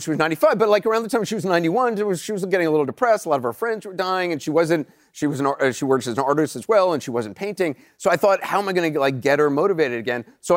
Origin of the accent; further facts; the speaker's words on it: New York City, New York, United States; I would, my friend Michael Uchtdell lived across the street in a high rise. And I would go over there and trick-or-treat.